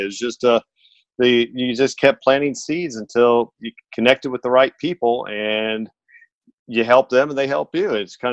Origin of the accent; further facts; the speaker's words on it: Indiana, United States; I'm originally from Indiana.